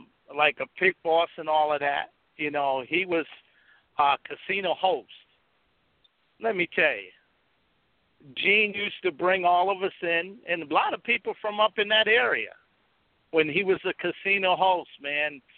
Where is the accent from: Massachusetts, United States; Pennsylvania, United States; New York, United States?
Pennsylvania, United States; You know, growing up in Schuylkill County and all